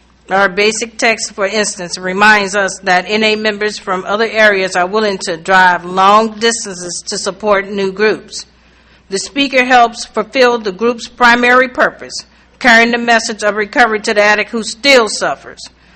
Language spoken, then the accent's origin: English; Chicago, Illinois, United States; I'm an addict from Chicago.